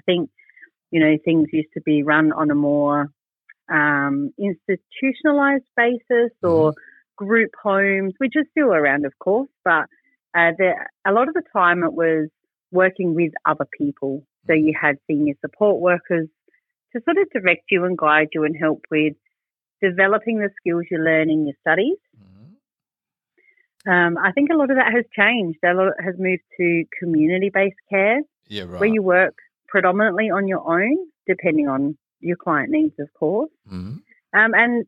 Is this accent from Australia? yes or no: yes; Adelaide, South Australia, Australia; also born or lived in Berri; I was born in Berry in the Riverland. Yep. And moved to Adelaide when I was four.